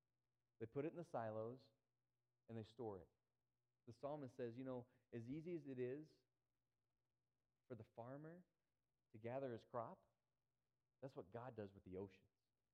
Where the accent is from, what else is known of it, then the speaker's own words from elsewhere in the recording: Texas, United States; now in Canada; I grew up in North Texas, not by the ocean. We live in Alberta.